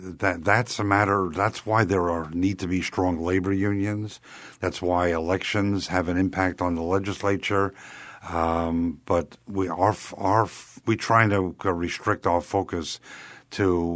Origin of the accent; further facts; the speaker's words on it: Michigan, United States; And I came from Michigan, which was the first jurisdiction in the entire English-speaking world to abolish the death penalty.